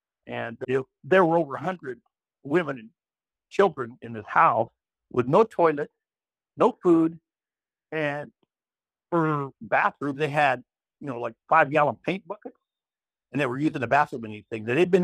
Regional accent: Kansas, United States; You know, I was from Kansas.

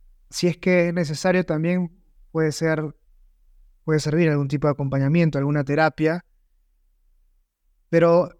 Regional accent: Peru; Yo soy de Perú, en Perú hablamos en la hora peruana

